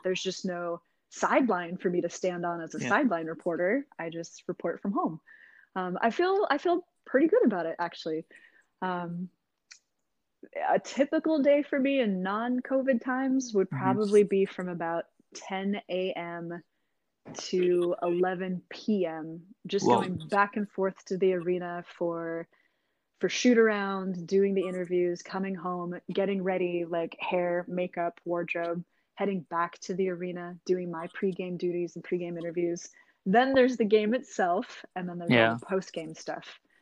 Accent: Washington, United States; moved away as an adult; I'm from Washington State originally, but I had some jobs that took me to Raleigh, North Carolina, or New York City.

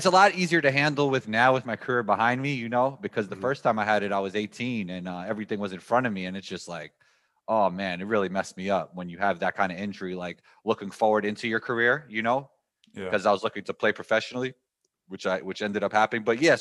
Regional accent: New York City, New York, United States; growing up in New York City playing basketball is just different because there's, you know, there's a court on every corner and there's tournaments everywhere.

